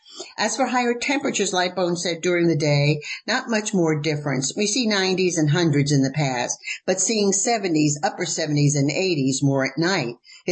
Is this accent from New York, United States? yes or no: no; New Hampshire, United States; I grew up on the New Hampshire seacoast.